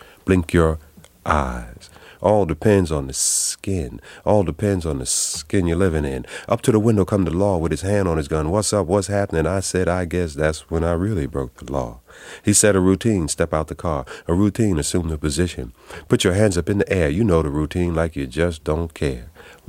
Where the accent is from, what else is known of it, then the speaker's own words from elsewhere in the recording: New York City, New York, United States; I grew up in New York City. Spent a great deal of time in my family homeland in South Carolina. But I grew up in Harlem and East Harlem, or El Barrio.